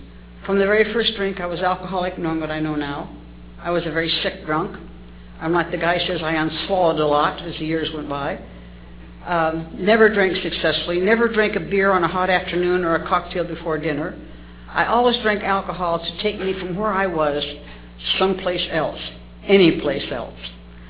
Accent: Reno, Nevada, United States; I was born and raised in Reno. My grandfather homesteaded Reno and built the famous courthouse and many of the schools.

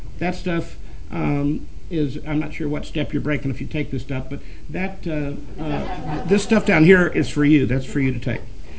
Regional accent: Louisville, Kentucky, United States; I'm from Louisville, Kentucky, and he went to some meetings where he was working on the other side of the river in Indiana.

